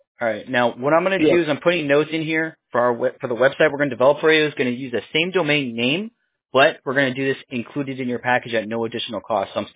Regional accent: New York, United States; born there; Originally, I was born in New York. I lived upstate.

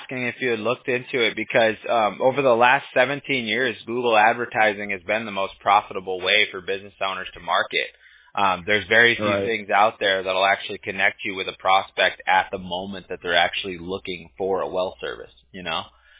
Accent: Huntington Beach, California, United States; I grew up in Huntington Beach, so we used to call everybody bro as like a term of endearment.

